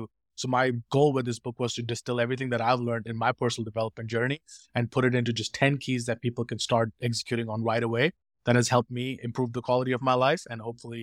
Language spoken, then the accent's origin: English; India; I grew up as an introvert. I grew up in India and conservative background.